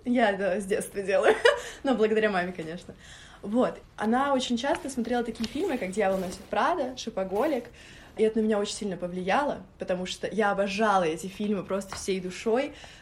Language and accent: Russian; Moscow, Russia; also born or lived in Orekhovo-Zuyevo; Я родилась вообще не в Москве, но так получилось. Мои родители уже жили в Москве к этому моменту, на момент моего рождения